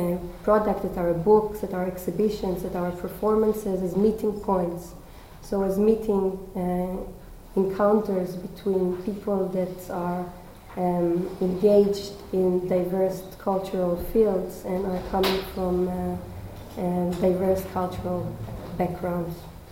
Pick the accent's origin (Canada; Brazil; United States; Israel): Israel; Tel Aviv, Tel Aviv District; English is a second language; I was born and living in Tel Aviv, which is a Jewish city in Israel.